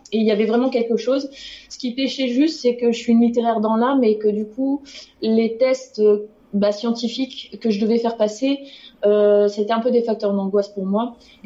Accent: Hauts-de-France, France; now in Paris, France; Je viens du Nord à l'origine et je suis arrivée à Paris en 2017

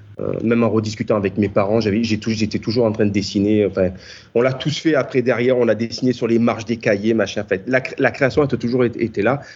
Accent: Marseille, Provence-Alpes-Côte d'Azur, France; j'ai fait ça entre Marseille et Aix parce que je suis originaire de Marseille

